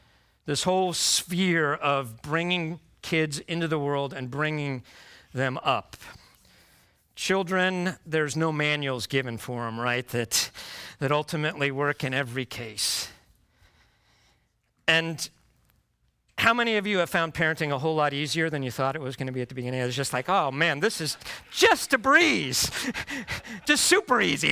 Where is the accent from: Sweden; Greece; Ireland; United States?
United States; the North; I grew up in the North. Southern gardening and Southern lawn care is just, it's a whole different thing, right?